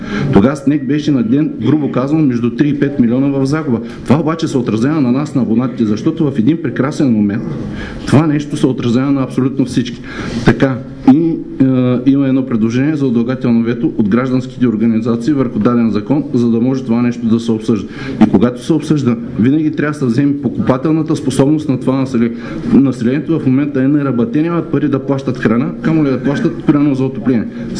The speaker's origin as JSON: {"language": "Bulgarian", "town": "Veliko Tarnovo", "region": "Veliko Tarnovo Province", "country": "Bulgaria", "said": "от Велико Търно съм."}